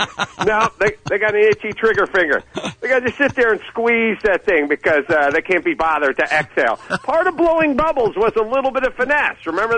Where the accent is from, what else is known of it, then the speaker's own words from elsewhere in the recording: North Hollywood, California, United States; Well, you know, I'm from North Hollywood, so we're a hockey town.